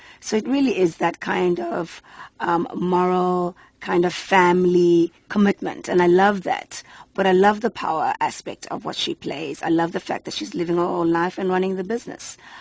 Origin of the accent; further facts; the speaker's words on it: South Africa; because I love being South African. I love being African.